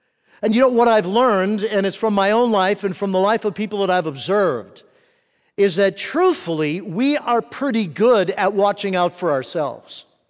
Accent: Thief River Falls, Minnesota, United States; I grew up in Thief River Falls and went to Cooperstown Bible Camp

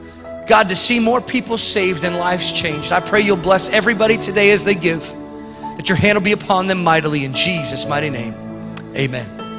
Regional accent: Canada; I call them scribblers because I'm from Canada

